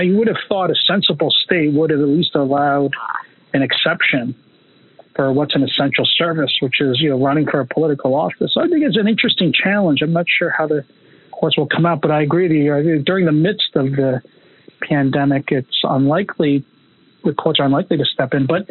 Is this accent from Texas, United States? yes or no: no; Pennsylvania, United States; I didn't know Danny DeVito moved to Pennsylvania and was running my home state